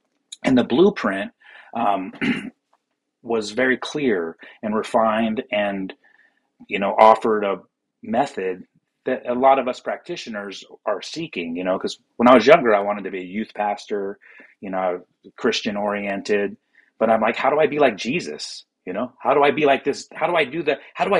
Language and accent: English; Eugene, Oregon, United States; hey, man, you know, I'm from Eugene.